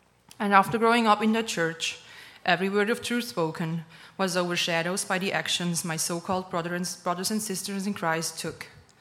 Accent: Switzerland; English is a second language; moved away; I came all the way from Switzerland

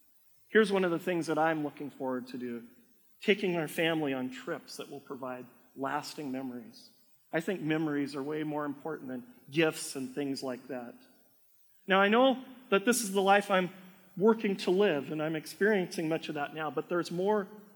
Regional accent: United States; now in Canada; Well, you see, I grew up in the States. Things are a little different between the U.S. and Canada.

